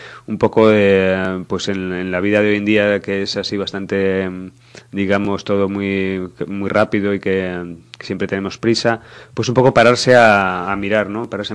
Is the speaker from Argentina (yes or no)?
no; A Coruña, Galicia, Spain; no viví aquella época aquí, ya que soy de Coruña